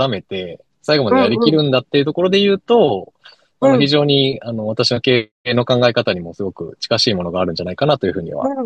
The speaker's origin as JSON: {"language": "Japanese", "town": "Nakagawa", "region": "Fukuoka", "country": "Japan", "tie": "born or raised there", "said": "で、まあ私は福岡県の中川町というところで生まれ育ったものです。"}